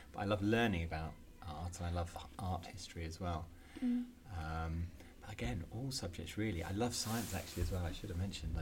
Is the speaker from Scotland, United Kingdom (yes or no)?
no; St Albans, East of England, United Kingdom; I grew up in St. Albans.